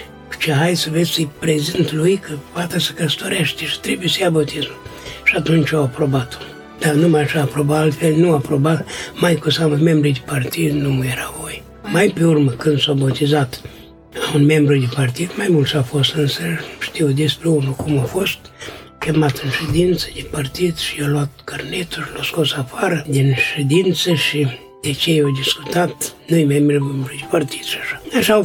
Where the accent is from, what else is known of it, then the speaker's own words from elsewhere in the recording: Bilca, Suceava County, Romania; Noi eram din Bilca și mergeam la Vicul.